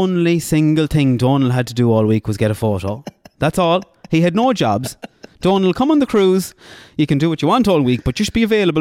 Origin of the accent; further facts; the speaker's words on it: Ireland; And I was like, yeah, I'm from Ireland.